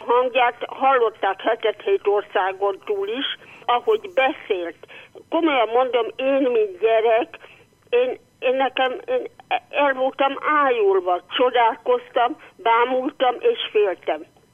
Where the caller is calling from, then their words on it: Szabolcs-Szatmár-Bereg, Hungary; Hát igen, én arról a környékről származom. 7 kilométerre születtem én Mária Pócstól, és mi minden évben mentünk búcsúra.